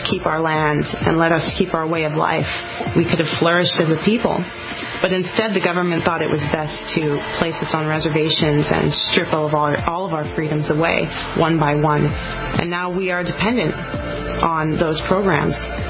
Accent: Bishop, California, United States; born there; I was born in Bishop, California, and I'm a member of a Southern California Native American tribe.

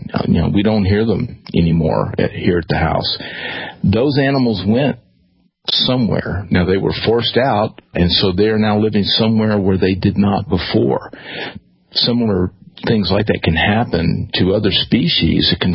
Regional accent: Texas, United States; I grew up in East Texas, a forested area, but I'm in Central Texas now is where I live, and it's more open.

